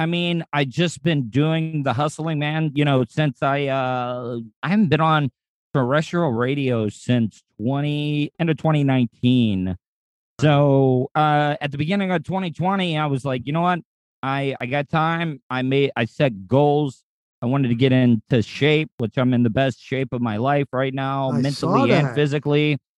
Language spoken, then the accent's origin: English; Florida, United States; I was a big fan of the Ron and Ron show growing up in Florida.